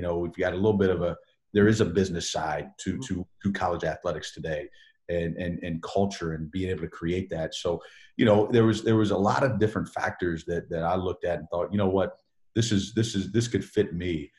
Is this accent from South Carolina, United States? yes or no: yes; Florence, South Carolina, United States; also born or lived in Columbia; I grew up in Columbia early before we moved to Florence.